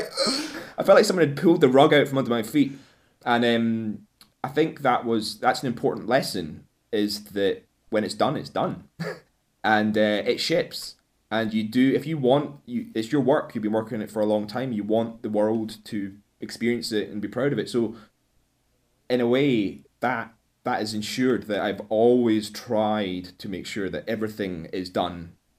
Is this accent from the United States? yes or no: no; Scotland, United Kingdom; I'm Scottish and shouty as it stands